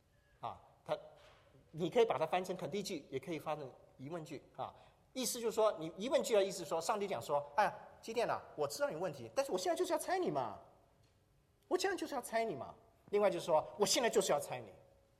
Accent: Henan, China; 我老家河南也是农民的哈

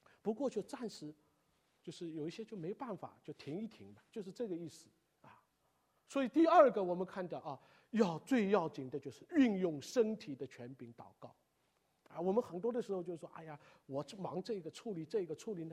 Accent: China; 就我们大陆人讲，不能添油加酱

